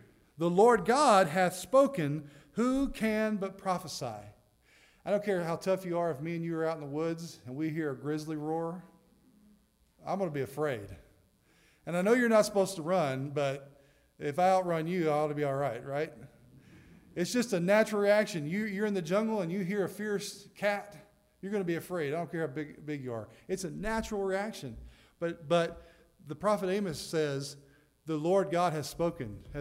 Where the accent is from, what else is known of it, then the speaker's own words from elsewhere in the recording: the South, United States; I mean, I'm a Southerner. I grew up drinking several gallons every single day.